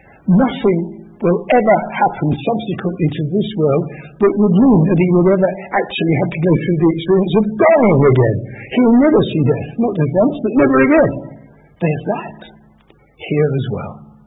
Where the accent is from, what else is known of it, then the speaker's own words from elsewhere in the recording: Harrow, London, United Kingdom; in 1952, when I was 17, we had the terrible Harrow accident in my hometown